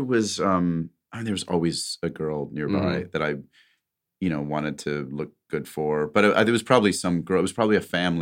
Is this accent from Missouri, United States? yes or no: yes; St. Louis, Missouri, United States; And I'm from St. Louis